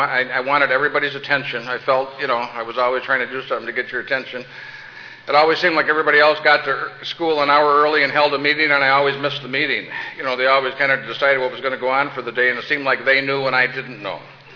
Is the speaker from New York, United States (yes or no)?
no; Saint Paul, Minnesota, United States; I'm from St. Paul, Minnesota, not Minneapolis, and we're kind of the Fort Worth of the thing.